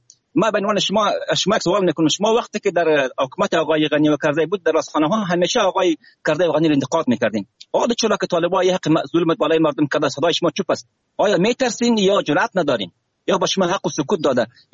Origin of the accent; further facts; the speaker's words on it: Afghanistan; به عنوان یک افغان تبعید کشور.